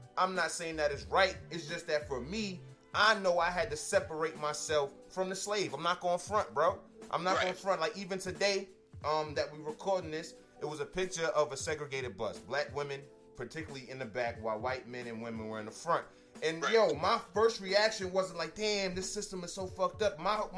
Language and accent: English; United States; born there; I was born in America in 1989, bro.